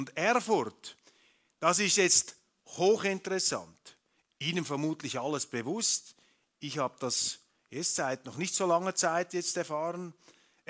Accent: Switzerland; Und ich muss Ihnen einfach Danke sagen, als Schweizer, dass Sie diesen Rudolf von Habsburg hier in seiner ganzen Prachtentfaltung nicht aus dem Weg geräumt haben.

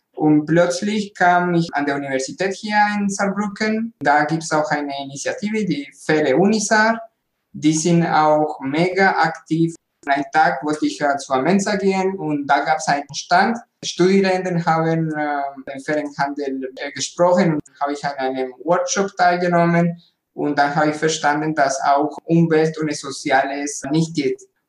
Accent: Colombia; German is a second language; Ich komme auch aus Kolumbien, da wird auch mal viel Kaffee getrunken.

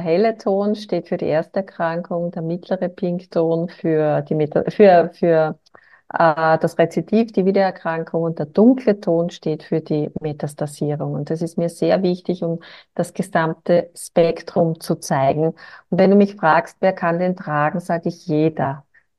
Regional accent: Wiener Neustadt, Lower Austria, Austria; der längste Name der Welt. Ich komme aus Wiener Neustadt in Österreich.

